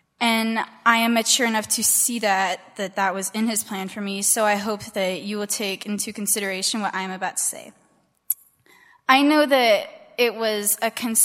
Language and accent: English; United States; I am American and I am tall.